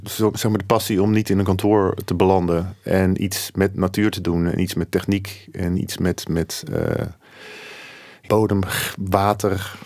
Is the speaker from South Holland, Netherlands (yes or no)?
no; Zeeland, Netherlands; Dus dat zijn allemaal wel dingen die te koppelen zijn aan onze belevingswereld als Zeeuwen.